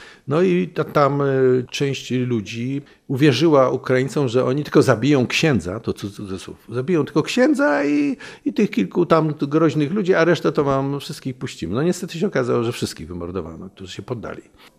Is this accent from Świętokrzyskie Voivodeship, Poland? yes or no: yes; Kielce, Świętokrzyskie Voivodeship, Poland; Dorastałem w Kielcach i no, w wielu miastach.